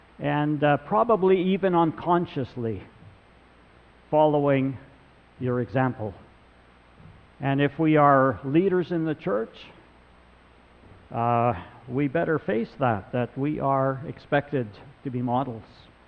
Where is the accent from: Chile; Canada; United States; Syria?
Canada; We're Canadian.